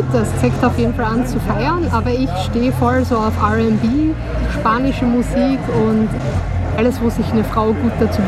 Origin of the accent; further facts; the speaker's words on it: Styria, Austria; now in Berlin, Germany; Ich bin aus Österreich, genau, aus der Steiermark.